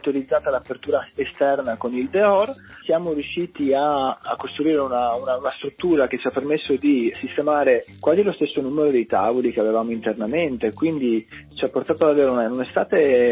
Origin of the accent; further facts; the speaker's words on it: Veneto, Italy; now in United States; io sai, essendo veneto, radicchio di Treviso, radicchio di Castelfranco, radicchio di Chioggia